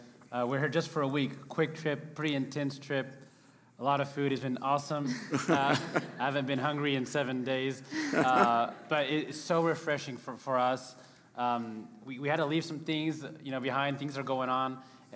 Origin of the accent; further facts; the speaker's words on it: France; We realized with our experience as growing up in France that many people have questions